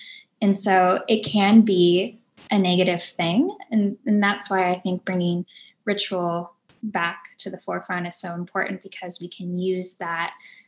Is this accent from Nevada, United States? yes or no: no; New Orleans, Louisiana, United States; also born or lived in Florida / Mississippi; But growing up in New Orleans definitely made a huge imprint in my life as well